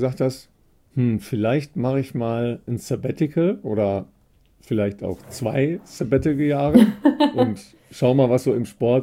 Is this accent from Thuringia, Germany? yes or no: no; Dorsten, North Rhine-Westphalia, Germany; Richtig, aus meiner Heimat kommt er. Der ist nämlich in Dorsten aufgewachsen.